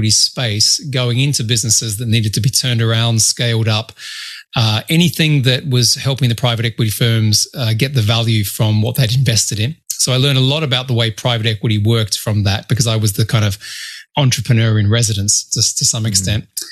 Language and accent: English; Sydney, New South Wales, Australia; I grew up in Sydney, Australia